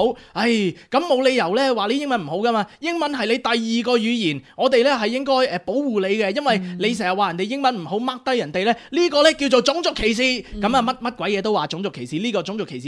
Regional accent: Australia; 雖然我喺呢度土生土長嘅澳洲人啦，咁但係咧我係一個亞洲面孔咁

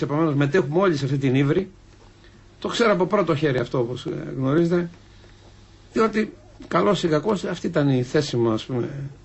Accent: Greece; Εγώ είμαι Έλληνας, ας πούμε, με την αρχαιοελληνική.

